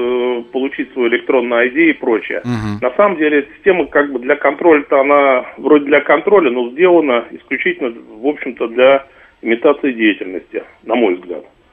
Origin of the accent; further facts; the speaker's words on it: Moscow, Russia; Я в Москве родился, в Москве живу